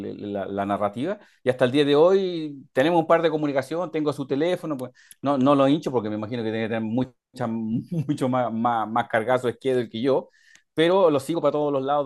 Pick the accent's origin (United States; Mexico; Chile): United States; Hawaii; now in -; nací en Hawái, claro, me crecieron por ahí en las montañas, en el norte